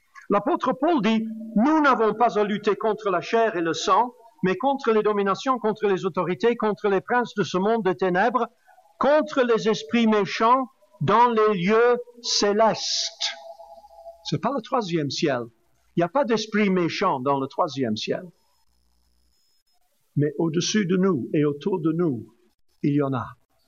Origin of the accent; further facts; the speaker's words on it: Flanders, Belgium; Enfin, en Wallonie, c'est souvent gris. Mais chez nous, en Flandre, c'est toujours bleu.